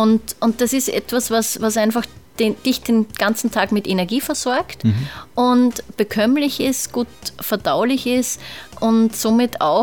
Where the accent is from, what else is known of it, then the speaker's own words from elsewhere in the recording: Salzburg, Austria; now in Vienna, Austria; Ich bin ursprünglich aus Salzburg.